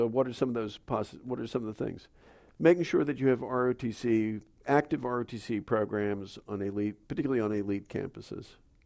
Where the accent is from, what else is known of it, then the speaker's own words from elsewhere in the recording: Boston, Massachusetts, United States; So I'm originally from New England. I'm a Bostonian.